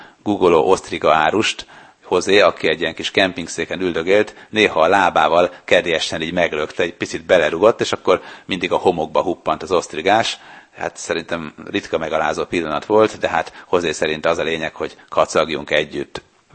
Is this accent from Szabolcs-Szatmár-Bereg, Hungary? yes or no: no; Budapest, Hungary; Nagyon örült nekünk, mert hogy mi pestiek vagyunk